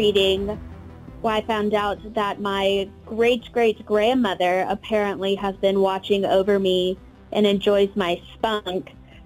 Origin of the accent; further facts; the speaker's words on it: Houston, Texas, United States; I don't even know if she even knew if I was from Houston.